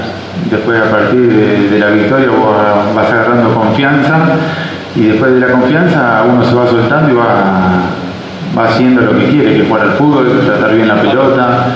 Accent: Argentina; lo que todos queremos como argentinos

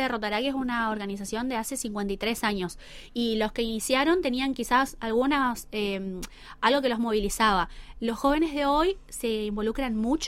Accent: Posadas, Misiones, Argentina; soy de Posadas.

